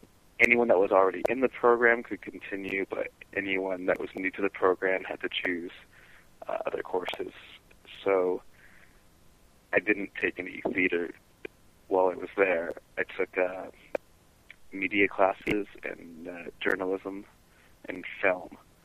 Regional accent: Richmond Hill, Ontario, Canada; Literally 5 minutes away is Richmond Hill, and that's where I grew up. I grew up in Richmond Hill in Toronto, Ontario, Canada.

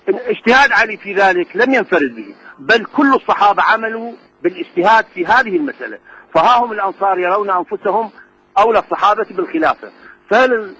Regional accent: Iraq; أنا هاشمي قريشي من العراق.

